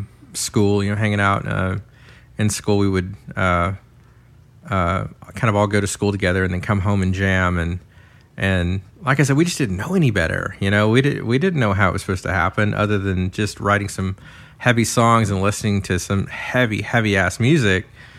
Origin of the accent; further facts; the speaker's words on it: Arlington, Texas, United States; Growing up in Arlington, we saw … do their rise. They're our local boys